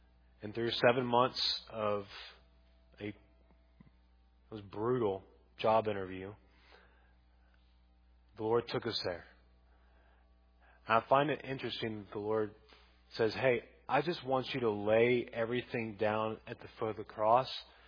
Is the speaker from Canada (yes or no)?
no; Texas, United States; I mean, I was born in Texas, raised in, you've seen the bumper sticker. I got here. I haven't left.